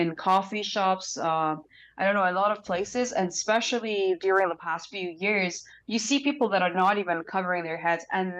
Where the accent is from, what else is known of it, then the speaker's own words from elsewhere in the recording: Isfahan, Iran; in my city, because I'm originally from Isfahan, the city is conservative.